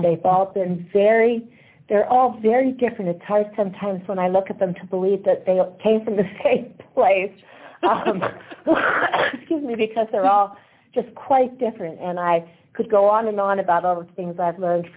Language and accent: English; Allentown, Pennsylvania, United States; born there; also born or lived in Japan; I was born in Allentown, Pennsylvania